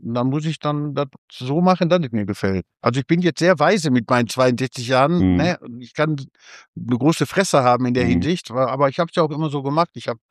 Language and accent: German; Duisburg, North Rhine-Westphalia, Germany; now in Voerde, Germany; Ich bin Ruhrpott-Kind, ja.